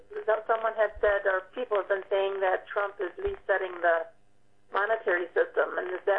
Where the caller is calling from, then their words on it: Wisconsin, United States; Hi, this is … from Wisconsin.